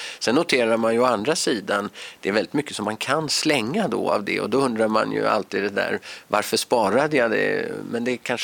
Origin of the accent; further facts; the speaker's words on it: Stockholm, Stockholm County, Sweden; Jag är ju uppvuxen i Stockholm mer eller mindre, eller större delen har gått i skolan där och sådär. Men jag är ju halvskåning själv då.